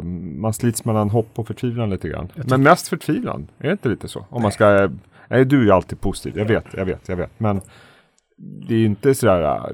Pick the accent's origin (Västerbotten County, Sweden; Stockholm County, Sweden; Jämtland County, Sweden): Stockholm County, Sweden; Stockholm; Jag är ju stockholmare, men mitt hjärta är i Skåne.